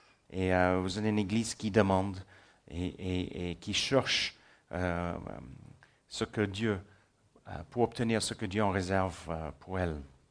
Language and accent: French; South Africa; first language English; French is a second language; Mais moi, je suis sud-africain. C'est pour ça que j'ai un léger accent. L'anglais est ma langue maternelle, mais j'ai grandi en Afrique du Sud.